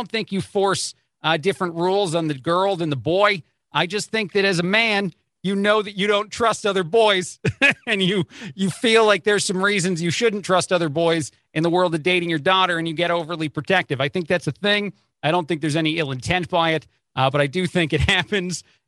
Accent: East Coast, United States; And I am an Italian from the East Coast, so I'm curious about this

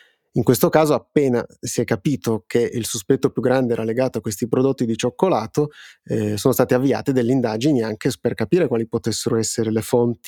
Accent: Piedmont, Italy; soprattutto tu e io che siamo piemontesi

